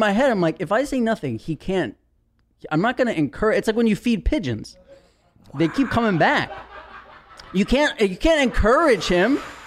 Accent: New York, United States; I'm a New Yorker. But then people tell me New York is gross.

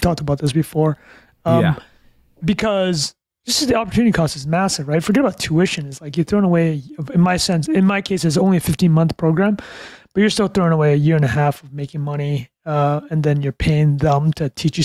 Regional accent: Canada; born there; I was born in Canada.

